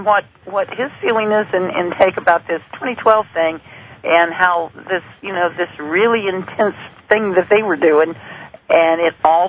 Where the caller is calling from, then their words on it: Tennessee, United States; also born or lived in Nashville; from Tennessee. I'm sorry, from the Smoky Mountains of Tennessee.